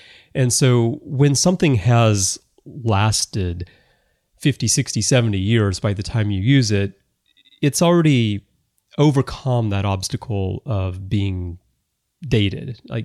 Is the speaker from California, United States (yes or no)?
no; Alabama, United States; Well, you know, for me, I'm from the South. I'm from Alabama, and I grew up around jazz.